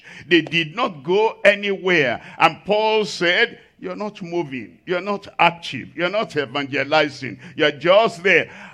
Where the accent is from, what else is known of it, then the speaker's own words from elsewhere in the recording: Nigeria; Look at me. I'm not a Cameroonian. I am a Nigerian. I have impact in my country, Nigeria.